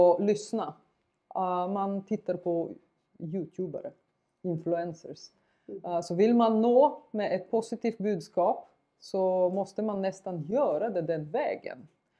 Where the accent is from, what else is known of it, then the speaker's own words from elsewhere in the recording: Bulgaria; moved away as an adult; now in Sweden; jag flyttade till Sverige för 20 år sedan. Så jag har bott halva mitt liv här och halva mitt liv bakom järnridånen och under perestrojkan